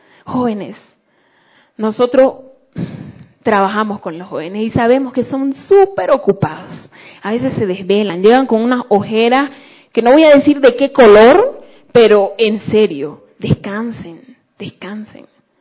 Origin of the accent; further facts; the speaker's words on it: Beni, Bolivia; now in La Paz, Bolivia; yo crecí en el Beni, en el Oriente. En el Oriente, y no en un pueblo grande, sino en un pueblo bien chiquitito.